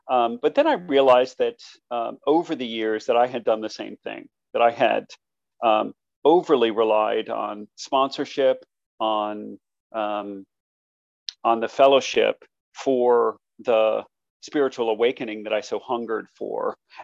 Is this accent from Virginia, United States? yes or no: no; Maryland, United States; I'm in my home state of Maryland.